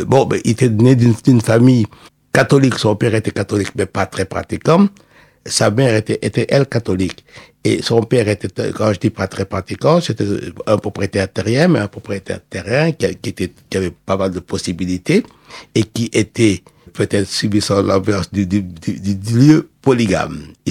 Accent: Joal, Fatick, Senegal; born there; mais moi aussi je suis né à Joal.

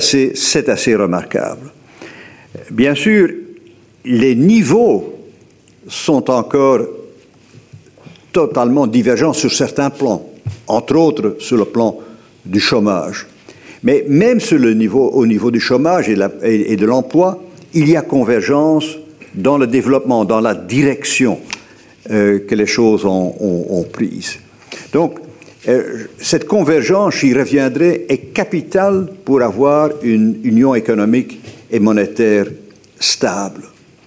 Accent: Flanders, Belgium; En tant que Flamand, en tant que Belge, je connais bien les Pays-Bas.

